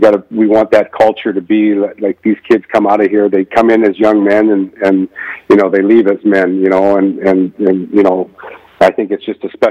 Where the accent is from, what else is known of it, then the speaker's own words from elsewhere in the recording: Kamloops, British Columbia, Canada; And to be obviously an owner in my hometown and be getting the opportunity to do that, it's something I wanted to do.